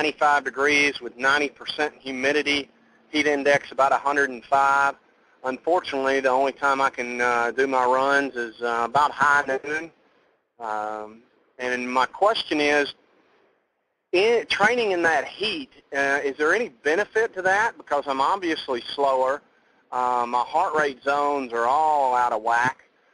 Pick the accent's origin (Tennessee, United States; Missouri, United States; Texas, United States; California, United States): Tennessee, United States; Clarksville; I'm from Clarksville, Tennessee.